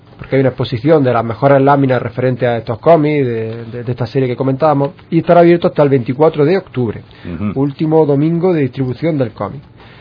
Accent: Andalusia, Spain; como andaluces, yo creo que debemos sentirnos satisfechos.

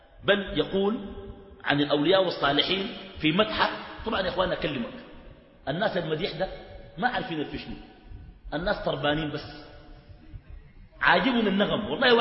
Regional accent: Sudan; المشكله عندنا في السودان الناس بتاخذ الدين بالعاطفه

